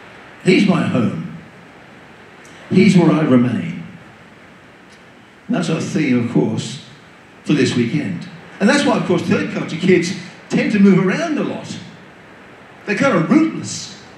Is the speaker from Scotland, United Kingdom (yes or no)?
no; Liverpool, North West England, United Kingdom; born there; I was born in England, in Liverpool. Both my parents are British. One culture has shaped me, and really one only, that's the British, I'm English.